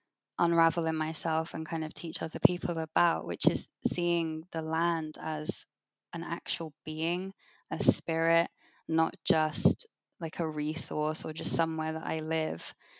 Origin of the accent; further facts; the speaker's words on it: London, United Kingdom; So I grew up in London, but it was kind of the outskirts of London, and it was a very green area, and I lived next to like an old forest